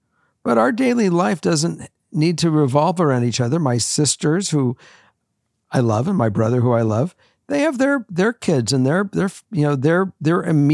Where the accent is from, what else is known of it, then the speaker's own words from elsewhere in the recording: Los Angeles, California, United States; I met Morgan's mom in Minnesota. I was from Los Angeles.